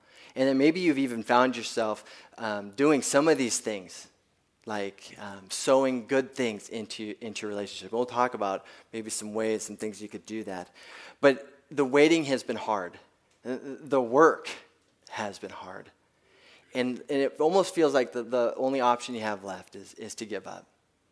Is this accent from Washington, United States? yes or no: yes; Washington, United States; I grew up in Eastern Washington in a farming community, and I've traveled back and forth between here.